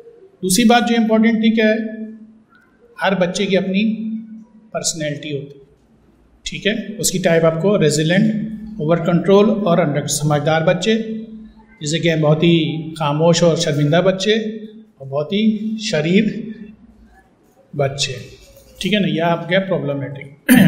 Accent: Pakistan; آج ہمیں فخر نہیں ہے کہ میں پاکستانی ہوں، مجھے فخر نہیں کہ میں شیعہ ہوں، میں اپنا مذہب چھپاتا ہوں، اپنی ملیت چھپاتا ہوں.

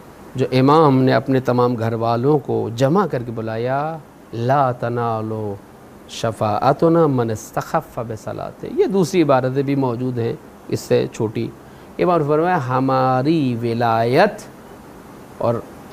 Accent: Pakistan; خوب ہم پاکستانی ہیں، ہمیں پاکستان میں رہنا ہے، ہمیں پاکستان سے محبت ہے، پاکستان ہمارا وطن ہے

